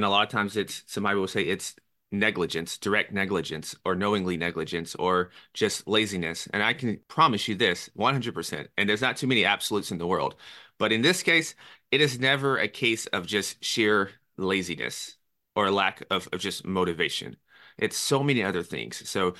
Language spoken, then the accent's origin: English; Nashville, Tennessee, United States; now in New York City, United States; And I'm from Nashville, Tennessee, and I went to New York City.